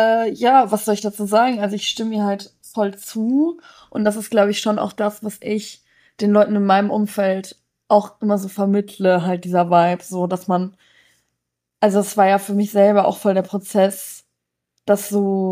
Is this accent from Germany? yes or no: yes; Bielefeld, North Rhine-Westphalia, Germany; ein Video gezeigt von so einem Mädel aus meiner Heimatstadt, aus Bielefeld